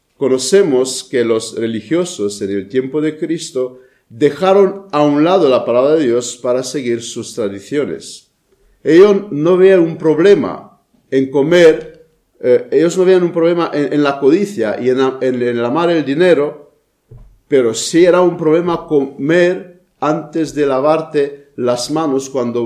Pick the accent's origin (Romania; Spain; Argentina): Romania; Spanish is a second language; Esto otra vez hago referencia a mi país de origen, a Rumanía.